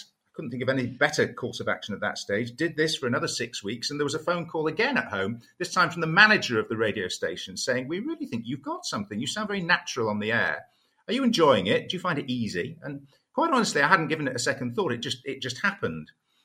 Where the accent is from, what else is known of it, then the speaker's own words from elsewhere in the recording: York, Yorkshire and the Humber, United Kingdom; So, yeah, those were my sort of formative days growing up in York.